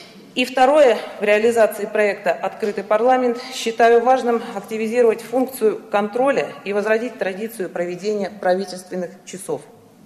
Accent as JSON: {"language": "Russian", "region": "Zabaykalsky Krai", "country": "Russia", "tie": "born or raised there", "said": "Я, как и большинство из вас, родилась и выросла в Забайкальском крае. Здесь училась, работала и продолжаю работать."}